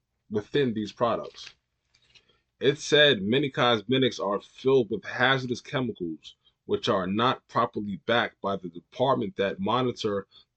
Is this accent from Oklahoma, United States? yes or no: no; New York, United States; In my hometown, New York, roughly 400,000 New Yorkers lose their jobs through no fault of their own.